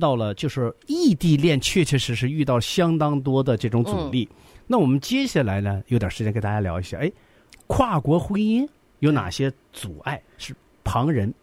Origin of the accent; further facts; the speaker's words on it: China; 比方说我们中国人就这样。